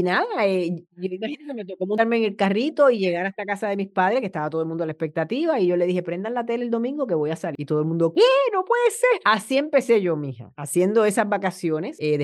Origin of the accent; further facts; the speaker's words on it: Añasco, Puerto Rico; yo no soy de San Juan, yo soy de un pueblo que se llama Añasco del área oeste